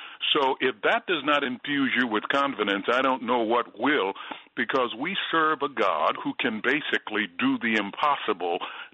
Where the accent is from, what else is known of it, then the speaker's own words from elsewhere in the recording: Baltimore, Maryland, United States; Well, I grew up in Baltimore, Maryland. It was in the inner city